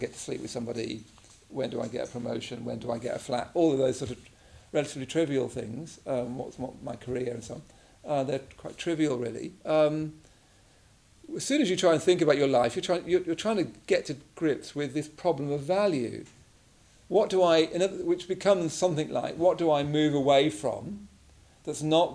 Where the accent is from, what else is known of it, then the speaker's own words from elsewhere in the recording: England, United Kingdom; I come from England where an oak tree in the middle of the field just wants to do that incredible oak tree thing